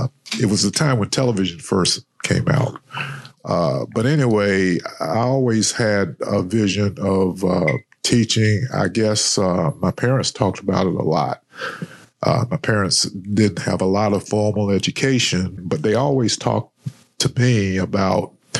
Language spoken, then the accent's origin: English; Rocky Mount, North Carolina, United States; I grew up in Rocky Mount, by the way, which is about an hour east of Raleigh.